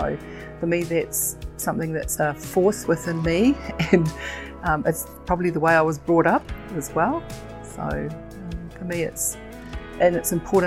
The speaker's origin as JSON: {"language": "English", "region": "Auckland", "country": "New Zealand", "tie": "born or raised there", "said": "So I grew up in Auckland, in South Auckland, and I've worked in the disability sector for 40 years."}